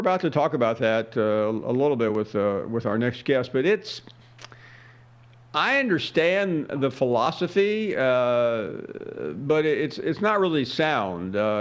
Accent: Memphis, Tennessee, United States; I grew up in Memphis, and, at the time, Alabama was on top, so I followed them.

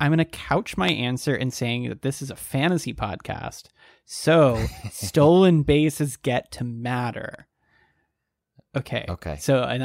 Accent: Canada; as a Canadian citizen, nice, and at that time not an American citizen

